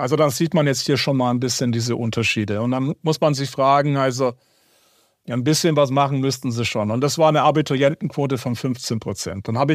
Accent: Bavaria, Germany; Ich komme ja aus Bayern, aus dem Süden oder so.

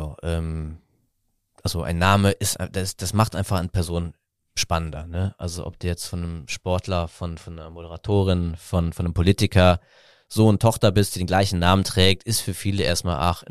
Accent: Aachen, North Rhine-Westphalia, Germany; da habe ich schon als kleiner Junge in meiner Heimatstadt Aachen Bilder von meinem Vater gesehen

